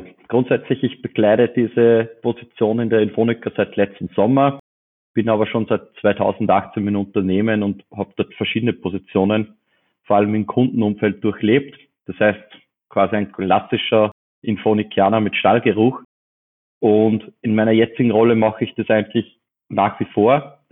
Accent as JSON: {"language": "German", "country": "Austria", "said": "Ich bin Österreicher"}